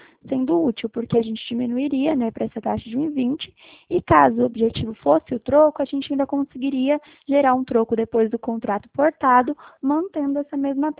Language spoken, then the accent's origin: Portuguese; Ourinhos, São Paulo, Brazil; Não, não, eu sou de Ourinhos, São Paulo. Não sei se vocês conhecem.